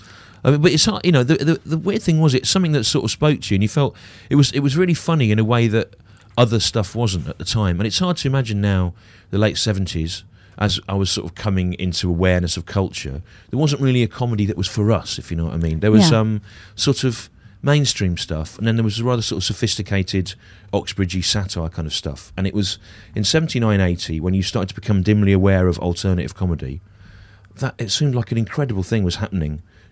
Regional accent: Birmingham, West Midlands, United Kingdom; And living in Birmingham, growing up in Birmingham, there wasn't a comedy store or a comic strip.

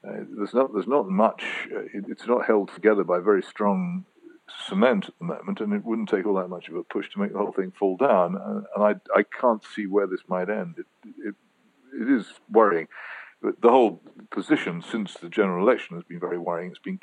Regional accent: United Kingdom; the people of my generation who were brought up as British patriots also feel an attachment to the continent of Europe.

